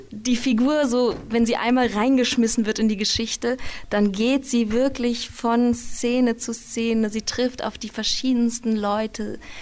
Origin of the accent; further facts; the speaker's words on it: Nuremberg, Bavaria, Germany; born there; now in Berlin, Germany; Ich bin Schauspielerin, Sängerin, geboren in Nürnberg und lebend aktuell in Berlin und Hamburg